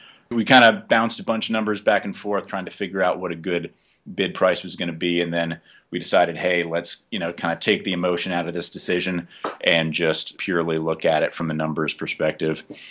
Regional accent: Jersey City, New Jersey, United States; now in New Mexico, United States; I'm from Jersey City, New Jersey. Just like Joe was saying, I've been living out in New Mexico for the last 5 years

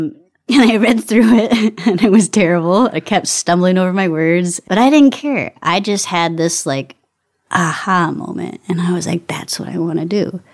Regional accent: Saginaw, Michigan, United States; I am originally from a place called Saginaw, Michigan, and that is an hour and 40 minutes north of Detroit.

